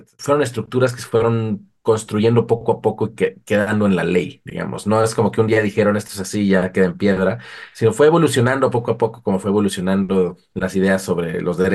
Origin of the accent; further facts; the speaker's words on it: Mexico; also born or lived in Sweden; Y la de México como mexicano, pues es también, como domina ahí claramente entre mis trabajos.